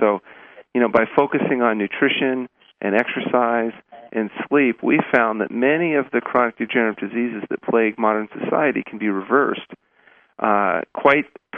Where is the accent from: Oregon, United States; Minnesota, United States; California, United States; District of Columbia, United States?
California, United States; Long Beach; Actually, I grew up in Southern California, down there in Long Beach, home of the Bloods and the Crips.